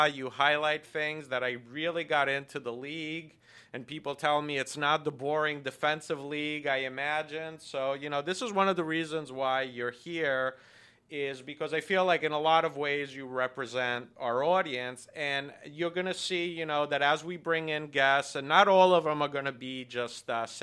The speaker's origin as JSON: {"language": "English", "country": "Italy", "tie": "born or raised there", "said": "I grew up in Italy"}